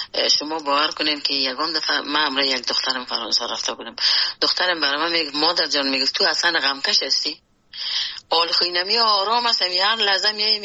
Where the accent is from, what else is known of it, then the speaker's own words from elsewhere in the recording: Afghanistan; moved away as an adult; خود اجتماعی افغانستان که در اوجه بزرگ شدیم، در اوجه کار کردیم